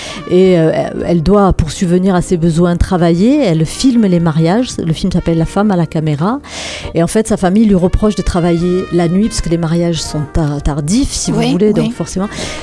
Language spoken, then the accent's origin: French; Spain; accent: Spanish; excusez-moi pour mon accent espagnol